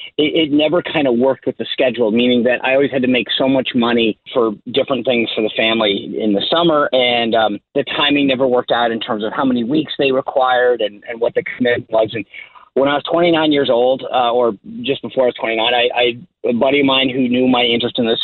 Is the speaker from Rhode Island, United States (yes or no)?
yes; Rhode Island, United States; Well, I grew up in Rhode Island, which is, we don't have the presence we used to, but it still has that naval history.